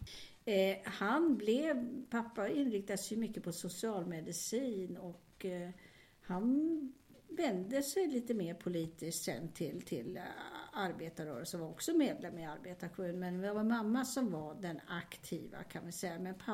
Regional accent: Stockholm, Stockholm County, Sweden; born there; Ja, jag börjar med att jag är född då 1943, så jag är född i Stockholm. Och vi bodde i Stockholms stad på Östermalm faktiskt till jag var 5 år gammal.

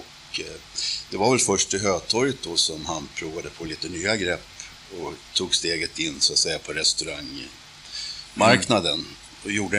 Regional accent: Stockholm, Stockholm County, Sweden; also born or lived in Kisa; jag är född i Kisa i Östergötland, så familjen kommer där från början. Men vi flyttade upp då till Stockholm 51 var det väl.

